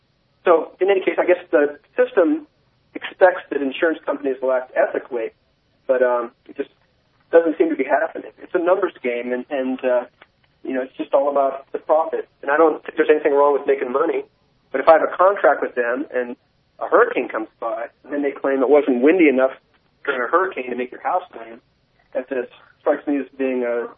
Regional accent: Nebraska, United States; I'm originally from Nebraska, and we had tornadoes all the time.

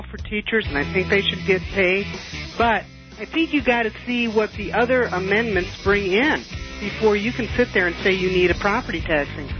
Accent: Denver, Colorado, United States; But a prime example, I'm from Denver, and Denver puts on the ballot...

